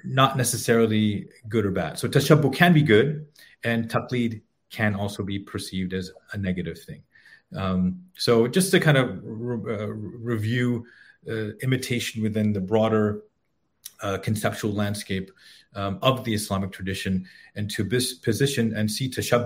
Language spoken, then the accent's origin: English; Edinburgh, Scotland, United Kingdom; born there; I was born in Edinburgh, Scotland.